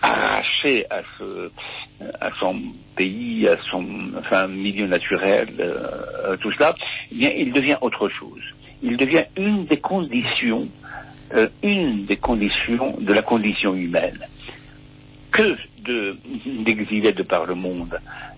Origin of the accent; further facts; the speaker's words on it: Morocco; now in Créteil, France; Depuis que j'ai quitté le Maroc, c'est la ville de Créteil qui m'a accueilli.